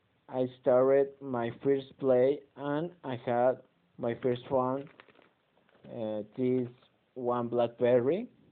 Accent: San Jerónimo, Guerrero, Mexico; born there; English is a second language; I was born in San Jerónimo, Guerrero in 1996.

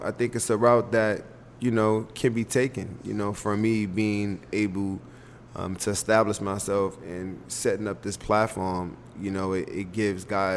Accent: United States; I mean, I'm from America.

